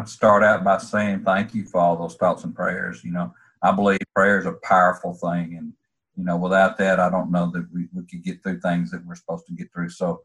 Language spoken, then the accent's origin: English; Barberton, Ohio, United States; born there; I was born in Barberton, Ohio, on a visit, family visit there.